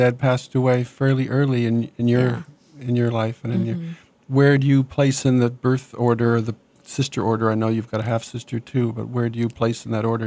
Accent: Canada; now in United States; I'm from Canada too

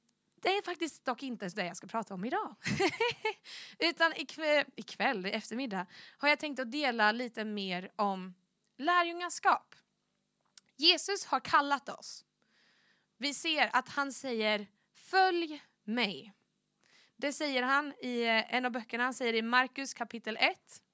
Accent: Linköping, Östergötland, Sweden; Jag kommer från Linköping. Så vad blir det? Kanske 2 timmar härifrån, bil.

